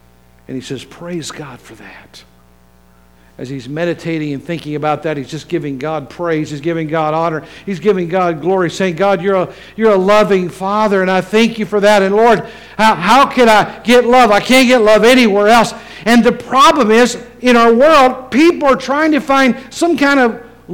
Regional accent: West Virginia, United States; I grew up in West Virginia. I like mountains.

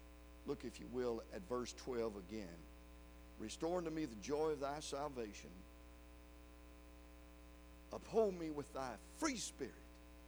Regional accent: the South, United States; I'm from the South. Did y'all know that?

